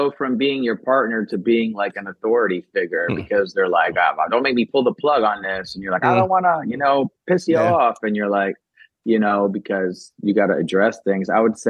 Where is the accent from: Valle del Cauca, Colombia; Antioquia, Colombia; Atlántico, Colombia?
Antioquia, Colombia; Medellin; I'm Colombian. I'm from not Bogota. I'm from Medellin. Like it's a different place.